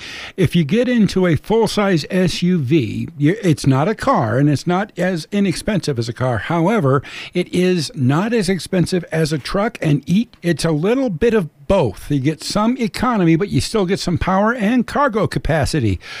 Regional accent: Chico, California, United States; moved away as an adult; now in Reno, United States; I moved to Reno 29 years ago. I came from California, I admit it.

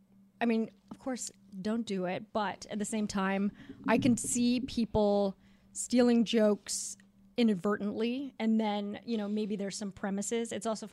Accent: La Cañada, California, United States; Yes. I grew up in La Cañada, California, which is kind of northeast LA suburbs.

